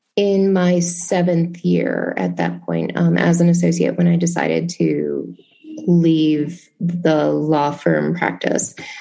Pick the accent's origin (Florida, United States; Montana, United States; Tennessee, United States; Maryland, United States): Tennessee, United States; Memphis; When I had my first year summer associate position, I went back to my hometown of Memphis and I worked in the largest law firm at the time.